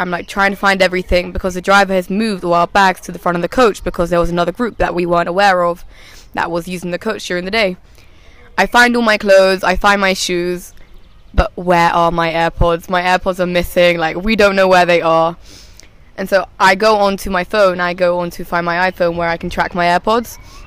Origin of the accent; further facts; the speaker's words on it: London, United Kingdom; I'm from London.